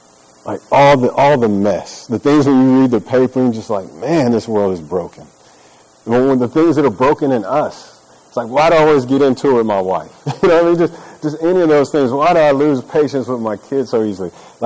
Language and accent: English; Stillwater, United States; how the city of Stillwater, I grew up in Stillwater, how the people of Stillwater really came around us